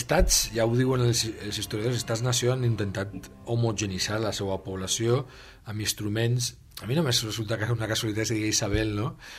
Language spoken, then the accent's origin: Catalan; Valencian Community, Spain; a mi el que m'agradaria com a ciutadà valencià és que la meva societat fora millor